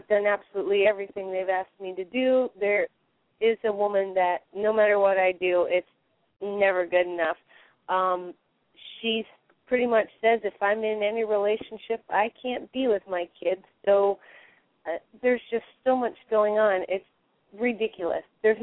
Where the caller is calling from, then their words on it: Pennsylvania, United States; I'm calling from Pennsylvania.